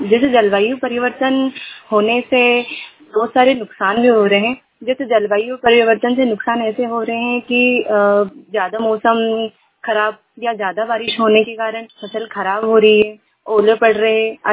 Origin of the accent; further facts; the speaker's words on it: Khandwa, Madhya Pradesh, India; मैं खंडवा जिले से हूँ।